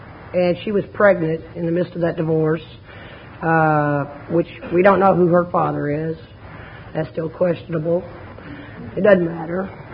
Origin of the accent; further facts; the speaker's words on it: Houston, Texas, United States; born there; I was born here in Houston, Texas.